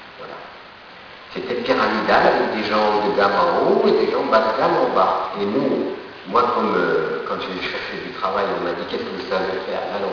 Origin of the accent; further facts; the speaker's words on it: Algeria; moved away as an adult; also born or lived in Paris; j'ai quitté l'Algérie, je suis allé à Paris pour trouver du boulot, tout seul, exclu de mes deux cultures